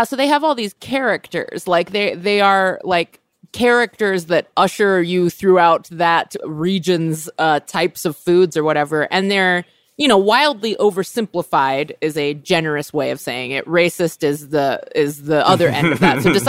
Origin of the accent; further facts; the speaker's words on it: California, United States; Trader Joe's, because I grew up in California